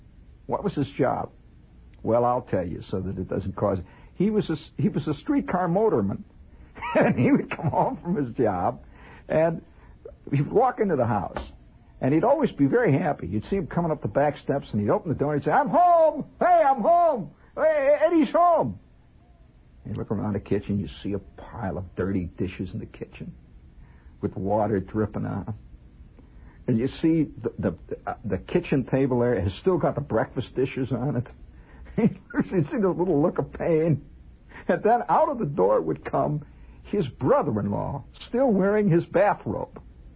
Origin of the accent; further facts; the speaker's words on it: Indiana, United States; I'm from Indiana, you know.